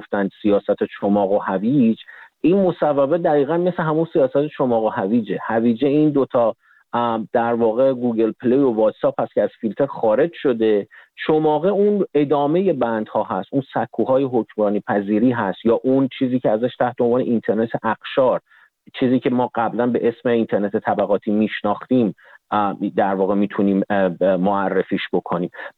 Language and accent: Persian; Iran; در ایران به دنیا اومدم و بزرگ شدم